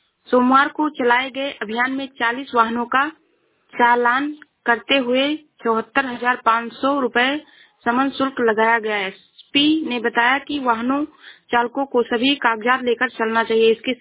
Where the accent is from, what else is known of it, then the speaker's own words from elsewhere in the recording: Uttar Pradesh, India; मैं जिला श्रावस्ती से हूँ।